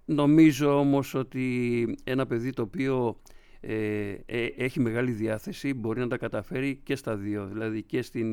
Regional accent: Patras, Western Greece, Greece; Το πρώτο πρότυπο από την πόλη μου, την Πάτρα

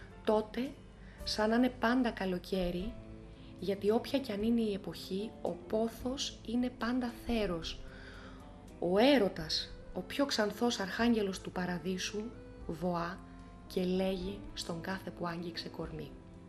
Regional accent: Xanthi, Eastern Macedonia and Thrace, Greece; Εγώ μεγάλωσα και στην Ξάνθη, ήταν μια επαρχιακή ήρεμη πόλη τότε εκείνα τα χρόνια.

